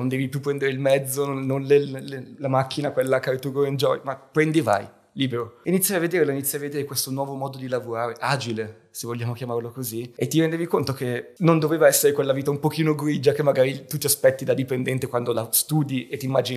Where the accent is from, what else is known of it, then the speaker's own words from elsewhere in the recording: Bergamo, Lombardy, Italy; io sono di Bergamo originario, per cui in un tessuto industriale molto sviluppato, ma non tecnologissimo